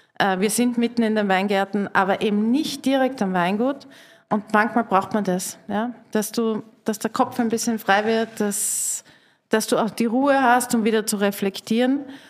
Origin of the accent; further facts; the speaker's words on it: Styria, Austria; die Gastfreundschaft ist ja bei uns in der Steiermark